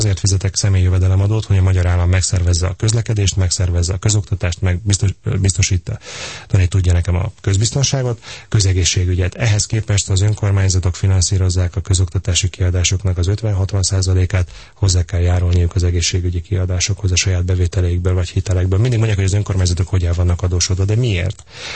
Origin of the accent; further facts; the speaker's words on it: Hódmezővásárhely, Csongrád-Csanád, Hungary; Én is azt gondolom Hódmezővásárhelyiként, hogy abban inkább profitál a mai félfeudális Magyarországon a város